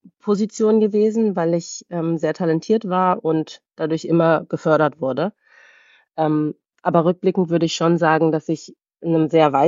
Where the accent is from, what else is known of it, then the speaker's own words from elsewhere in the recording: Berlin, Germany; born there; gebürtige Berlinerin, stolze Berlinerin, das sage ich auch mal gerne dazu.